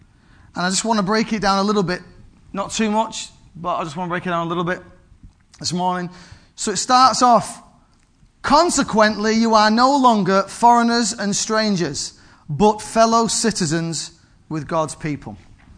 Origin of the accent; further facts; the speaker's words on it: Manchester, North West England, United Kingdom; born there; I was born in Manchester.